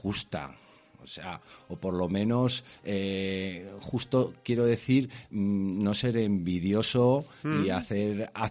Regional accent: La Rioja, Spain; Tenemos un acento que no se nos puede ni aguantar, de lo chulos que somos y lo guapos.

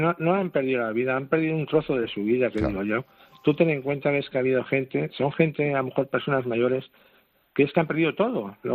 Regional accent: Spain; now in La Palma, Spain; Yo soy peninsular, pero llevo ya aquí muchos años, uh-huh. Aquí en La Palma, porque yo llegué aquí y esta isla me enamoró. Y aquí me he quedado y aquí pienso quedarme.

